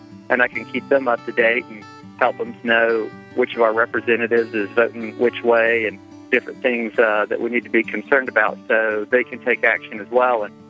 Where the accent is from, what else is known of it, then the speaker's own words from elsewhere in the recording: North Carolina, United States; I'm from North Carolina.